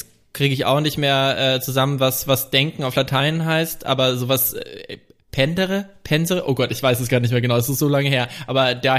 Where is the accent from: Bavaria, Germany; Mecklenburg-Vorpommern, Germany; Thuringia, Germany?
Bavaria, Germany; um mein fränkisches Dorf drumherum. Also ich projiziere das immer so total in meine Heimat